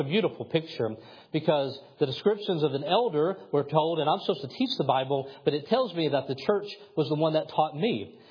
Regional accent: Kentucky, United States; I didn't because I'm from Kentucky and I only have a basketball.

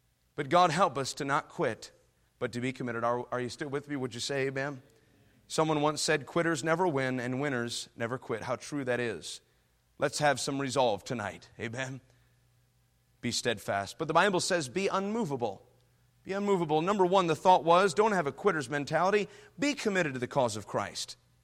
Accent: Syracuse, New York, United States; Now, I was born and raised in New York, in upstate New York, there in the Syracuse area. My parents were from New York City.

